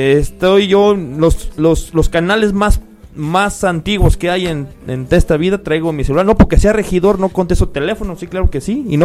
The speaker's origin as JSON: {"language": "Spanish", "town": "Guadalajara", "region": "Jalisco", "country": "Mexico", "said": "Somos únicos, los tapatíos somos únicos en el país."}